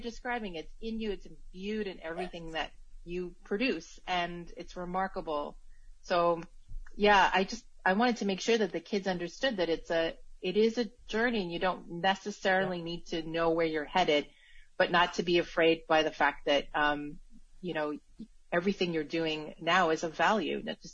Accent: Alberta, Canada; I grew up in Canada, in Alberta, and my parents, really wanted to embrace the new Canadian life, and we spent a lot of time outdoors.

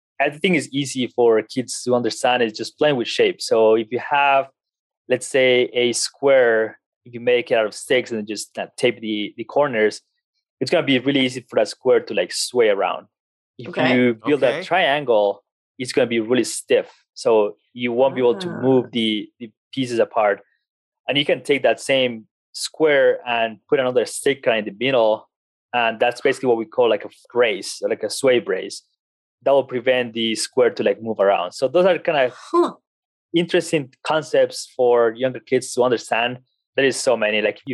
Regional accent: Colombia; now in United States; I come from Colombia. And when I came to the US and started school, I had like no idea what's going on.

